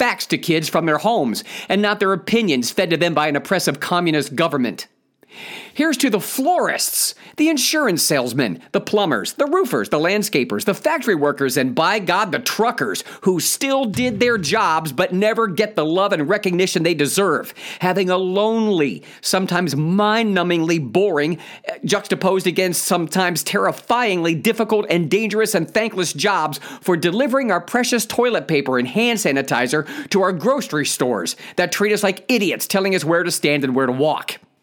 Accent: Ohio, United States; moved away; also born or lived in Los Angeles; I moved back to my home state of Ohio from Los Angeles, aka Satan's colon, after 24 years.

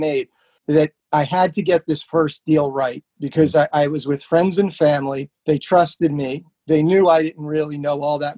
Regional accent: New Jersey, United States; I grew up in New Jersey

